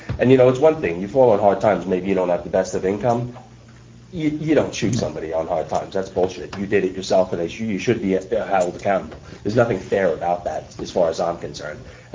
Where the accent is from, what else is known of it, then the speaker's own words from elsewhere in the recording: New York, United States; You probably can tell I grew up in New York.